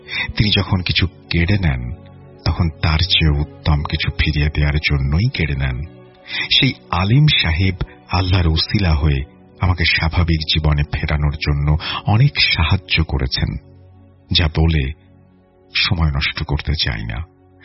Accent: Narayanganj, Dhaka Division, Bangladesh; আমার আদি বাড়ি জামালপুর জেলায় হলেও ছোটবেলা থেকেই বাবার ব্যবসার সুবাদে সপরিবারে বড় হয়েছিলাম নারায়ণগঞ্জে। তবে গ্রামের প্রতি আমার সবসময় নাড়ির টান ছিল।

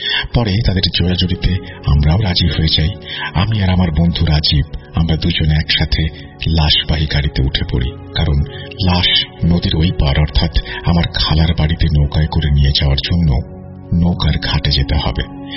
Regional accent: Sirajganj, Rajshahi Division, Bangladesh; আমার খালা আমাদের সিরাজগঞ্জের কোনো একটা স্বনামধন্য হসপিটালে মারা গেছেন। হসপিটাল থেকে আমাদের বাড়ি কাছে হয়

